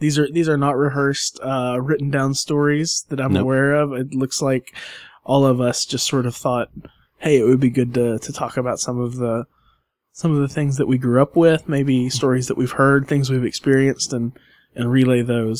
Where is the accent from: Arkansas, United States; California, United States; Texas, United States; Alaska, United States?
Arkansas, United States; moved away; at least with me growing up in Arkansas, one thing that I found fascinating when I moved to Kentucky was how much older everything felt